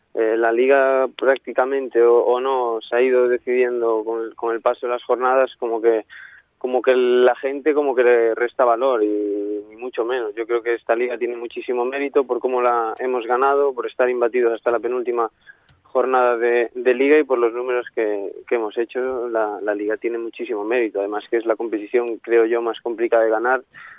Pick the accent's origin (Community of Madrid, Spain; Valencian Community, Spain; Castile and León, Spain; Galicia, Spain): Galicia, Spain; Salceda de Caselas; Sí, en mi pueblo donde nací yo.